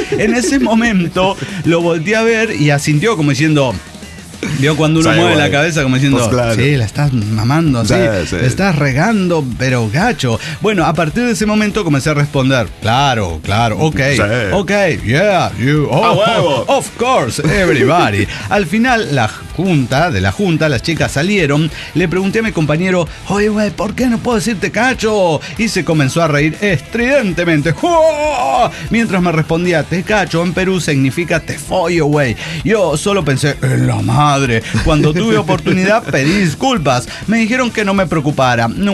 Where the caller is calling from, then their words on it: Mexico City, Mexico; desde Ciudad de México, un desintegrado saliendo del closet.